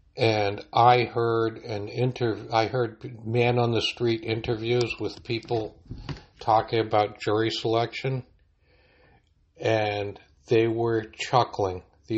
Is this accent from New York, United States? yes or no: yes; New York City, New York, United States; as a New Yorker, I am ashamed to say that New York City has become a black hole of justice